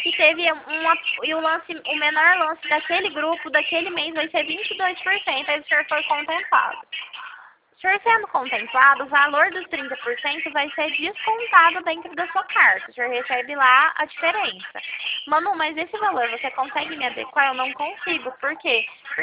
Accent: Uberlândia, Minas Gerais, Brazil; now in Ribeirão Preto, Brazil; Não, eu sou mineira, mas eu falo de Uberlândia. Eu sou mineira de Uberlândia, mas eu falo aqui do interior de São Paulo, Ribeirão Preto.

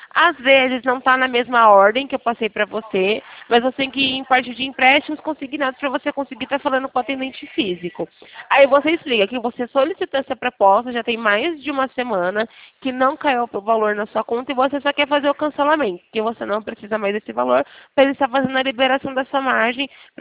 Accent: São Paulo, Brazil; Isso, mas eu sou daqui do interior de São Paulo, eu não sou do Rio.

